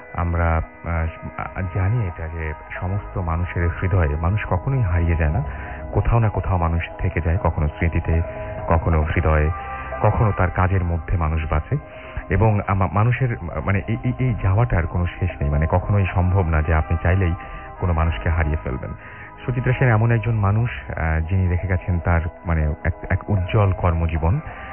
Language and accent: Bangla; Joypurhat, Rajshahi Division, Bangladesh; now in Chittagong, Bangladesh; আমার home district জয়পুরহাটে, ঘটনার সামগ্রিক প্রেক্ষাপট চট্টগ্রাম। আমি চট্টগ্রামের সীতাকুণ্ড থানার মাদাম বিবির হাটে থাকি।